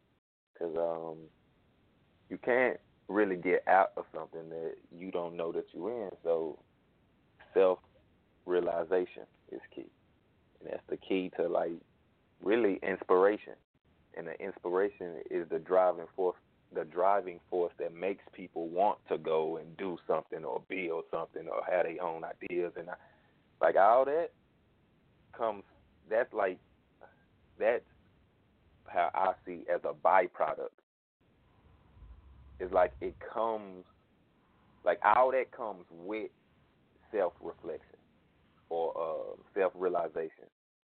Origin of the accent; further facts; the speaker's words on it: Dallas, Texas, United States; from Dallas, Texas. Musician, entrepreneur.